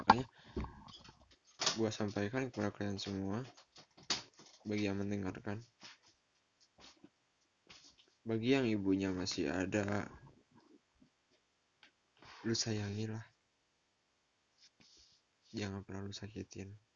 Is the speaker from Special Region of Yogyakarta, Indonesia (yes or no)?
no; Sindangraya, West Java, Indonesia; Gua waktu kecil dulu tinggal di Sindangraya, bukan di Serang-Serang. Sindangraya, Cicahem, Caket Ujung Berung, suka miskin.